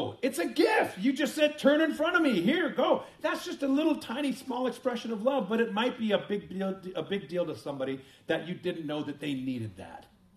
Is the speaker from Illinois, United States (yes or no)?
yes; Illinois, United States; also born or lived in North Carolina; Can I tell you, growing up in Illinois, in the Chicago area, that never happened.